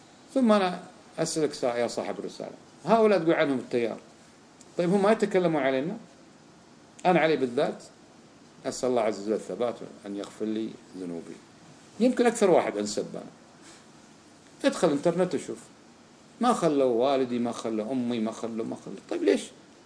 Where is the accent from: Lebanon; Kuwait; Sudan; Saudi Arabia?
Kuwait; جربناه احنا في بلدنا الكويت لما احتلت العراق الكويت